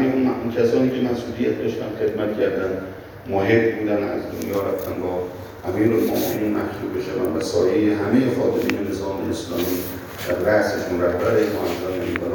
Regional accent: Iran; به عنوان یک مسلمان، به عنوان یک شیعه علی ابن ابی طالب، به عنوان یک ایرانی

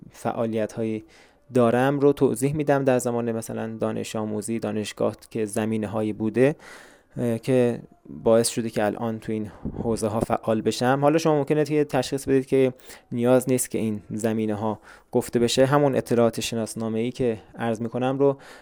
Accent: Hamadan, Iran; also born or lived in Tuyserkan; متولد 1372 در شهر توی سرکان. از کلاس سوم ابتدایی در همدان بزرگ شدم

